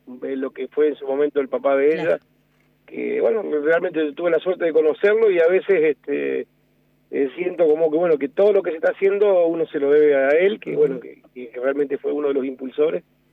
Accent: General Roca, Río Negro, Argentina; born there; si bien no soy nacido ahí, nací en General Roca

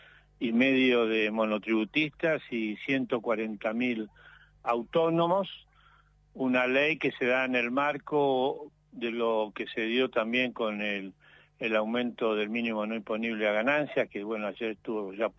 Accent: San Martín de los Andes, Neuquén, Argentina; obviamente soy de Neuquén, de la gente de Neuquén, de la gente de mi localidad, San Martín de los Andes

